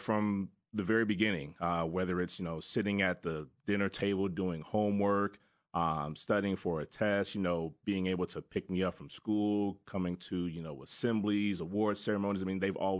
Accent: Chicago, Illinois, United States; From Chicago.

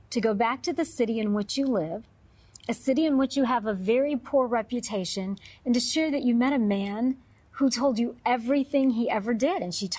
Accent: Detroit, Michigan, United States; I'm originally from the Detroit area, as I've shared with you.

